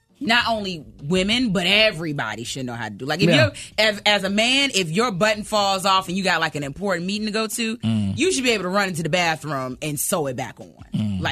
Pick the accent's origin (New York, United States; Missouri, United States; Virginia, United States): Virginia, United States; Virginia Beach; I grew up in Virginia Beach. Yeah, I know how to fish.